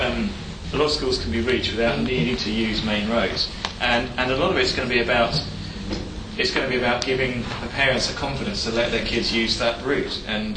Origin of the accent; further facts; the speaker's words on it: Teddington, London, United Kingdom; I grew up in West London, suburban West London. I lived in Teddington. I went to school in Ham, a place called Greycourt